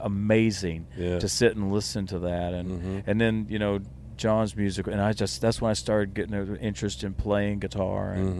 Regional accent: Decatur, Georgia, United States; Well, Thomas Road's a street I grew up on in Decatur, Georgia, and I say grew up on, even though I only lived there from time of 8 years old through till I turned 13

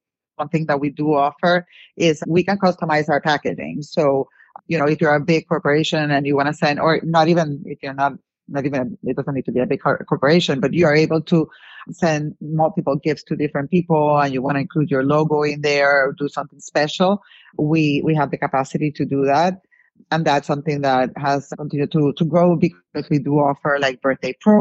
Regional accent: Puerto Rico; now in Miami, United States; I'm from Puerto Rico, so we're in Miami

